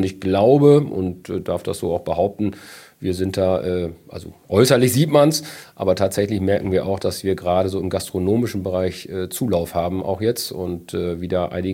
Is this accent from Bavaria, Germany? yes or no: no; Fürstenau, Lower Saxony, Germany; tatsächlich komme ich von hier. Bin hier quasi aufgewachsen in der Samtgemeinde. Meine Fürstenau, also hier in der Stadt Fürstenau, habe hier meine Kindheit, meine Jugend verbracht